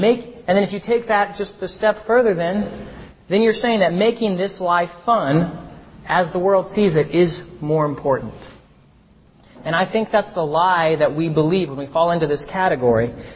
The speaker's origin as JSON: {"language": "English", "country": "United States", "tie": "born or raised there", "said": "Growing up in America in this era"}